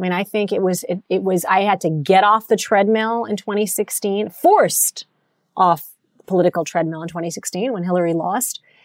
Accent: Washington, District of Columbia, United States; growing up in politics, growing up in the Clinton White House

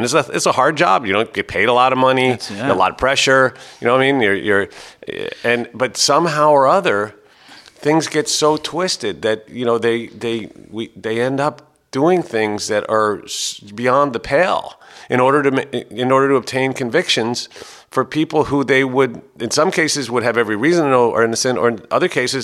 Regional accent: New York City, New York, United States; born there; I was born in New York City

